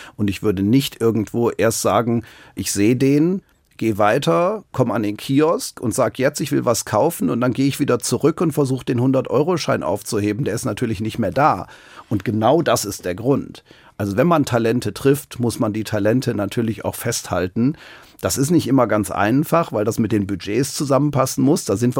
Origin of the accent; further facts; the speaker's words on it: Germany; born there; Ich bin in Deutschland geboren.